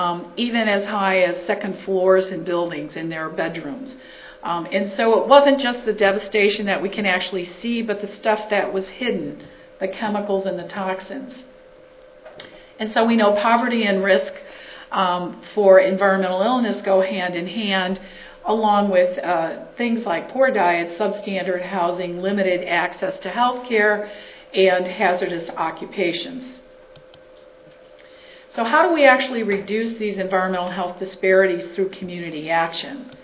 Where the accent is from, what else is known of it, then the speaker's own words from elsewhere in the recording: Chicago, Illinois, United States; I grew up in Chicago